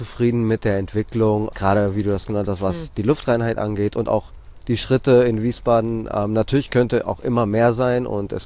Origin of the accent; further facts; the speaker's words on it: Athens, Attica, Greece; also born or lived in Drama; now in Germany; Aber im Grunde genommen bin ich in Athen aufgewachsen. Sehr viele Leute auf sehr engem Raum.